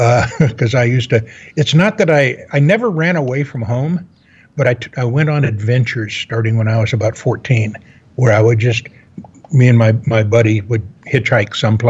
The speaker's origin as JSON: {"language": "English", "town": "Los Angeles", "region": "California", "country": "United States", "tie": "born there", "said": "I was born in Los Angeles during the war, before the baby boomers."}